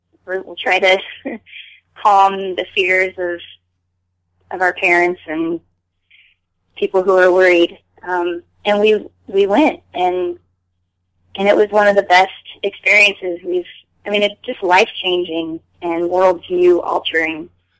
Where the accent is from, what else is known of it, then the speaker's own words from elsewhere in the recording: Washington, United States; We were on our way to Wintergrass Bluegrass Festival in Bellevue, Washington, which is my home state.